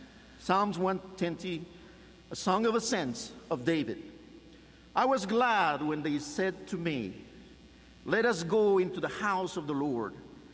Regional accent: Peru; now in United States; I'm originally from Peru, South America. I lived in the United States more than half of my life

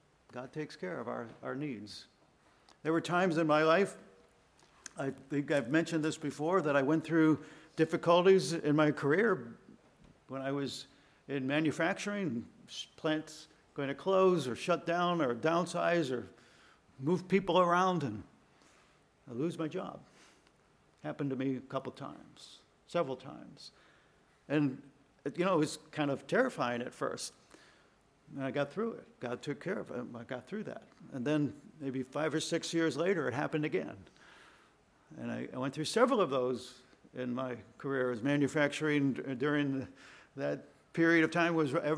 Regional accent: Cleveland, Ohio, United States; up in my hometown of Cleveland

